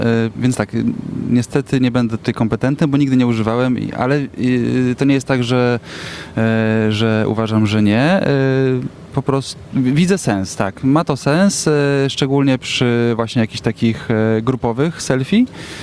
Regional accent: Gdynia, Pomeranian Voivodeship, Poland; Gdynianin od urodzenia.

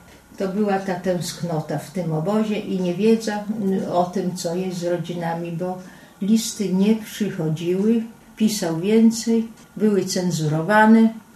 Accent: Grodno Region, Belarus; Jestem rodowitą kresowianką, jak w tej chwili się określa. Pochodzę z Nowogrodczyzny. Tam mieszkali dziadowie, pradziadowie i mój ojciec. I ja tam się urodziłam. W pobliżu jeziora Świteś, w miejscowości Mirredź Wiłłowski.

